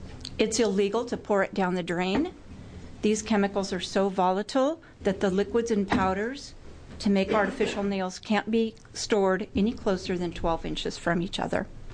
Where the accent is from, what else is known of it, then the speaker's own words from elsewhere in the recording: Eugene, Oregon, United States; Good afternoon. … I'm from Eugene